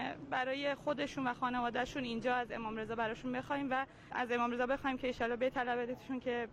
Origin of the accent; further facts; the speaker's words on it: Qom, Iran; ما از قم اومدیم.